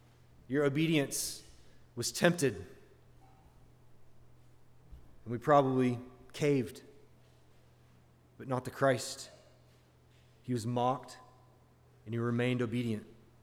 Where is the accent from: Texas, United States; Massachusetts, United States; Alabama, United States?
Alabama, United States; Now, when I was growing up in Alabama, in the summertime, snakes would cross the road.